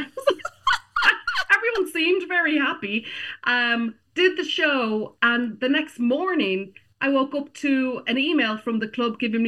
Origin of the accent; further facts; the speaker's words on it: Ireland; now in Canada; I'm an Irish woman living in Canada. I just have to make sure people understand the accent.